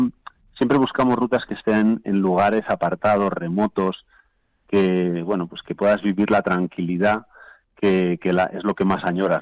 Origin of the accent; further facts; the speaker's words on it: Barcelona, Catalonia, Spain; que yo nací en Barcelona, he vivido hasta hace muy poco allí